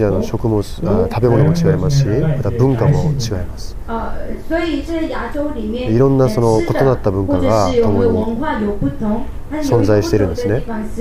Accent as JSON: {"language": "Japanese", "country": "South Korea", "second_language": "Japanese", "said": "私は韓国人なんですけども"}